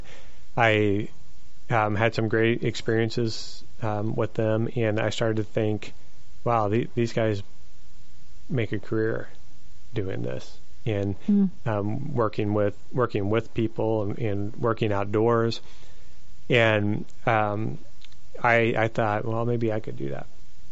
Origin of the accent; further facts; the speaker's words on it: Missouri, United States; I grew up in Pulaski County, Missouri. I've been all over the country, but I grew up in Pulaski County, which is near where Fort Leonard Wood is here, so in the Ozark region.